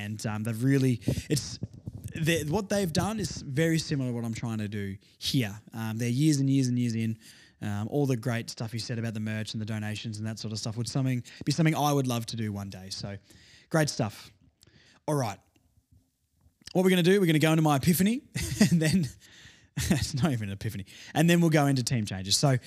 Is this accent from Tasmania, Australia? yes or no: yes; Launceston, Tasmania, Australia; I'm from Launceston. It's only a couple of hours away, I'd say.